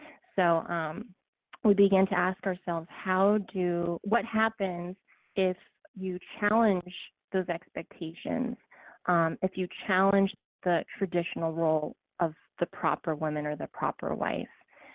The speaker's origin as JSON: {"language": "English", "country": "United States", "said": "So I am Korean American, and I hope to one day be accepted as honorary Latina"}